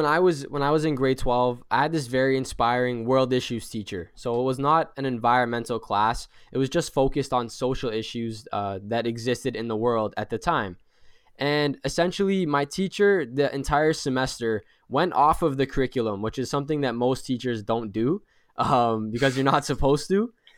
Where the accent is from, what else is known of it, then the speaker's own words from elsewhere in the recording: Ontario, Canada; So I'm 18 years old. I'm from Canada, just outside of Toronto, which is the major city.